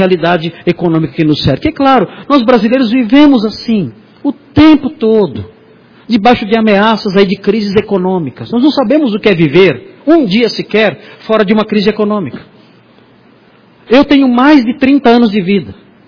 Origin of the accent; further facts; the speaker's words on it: Brazil; É o ar que nós respiramos desde que nascemos. É a nossa saga como brasileiros que somos.